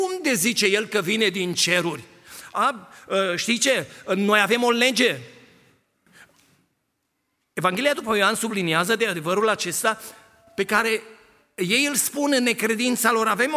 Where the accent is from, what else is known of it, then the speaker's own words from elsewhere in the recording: Romania; Probabil că noi ca și români am avut și noi în mintea noastră